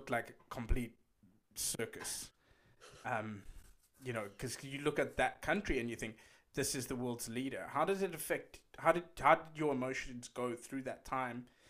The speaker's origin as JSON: {"language": "English", "country": "South Africa", "said": "people back home, my home country, South Africa."}